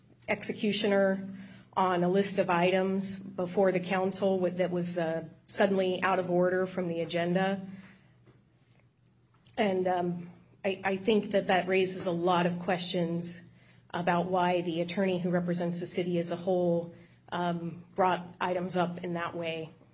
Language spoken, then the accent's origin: English; Black Diamond, Washington, United States; And I'm from Bellevue, and I was born and raised in Black Diamond, and I thank the council for the opportunity to address you tonight.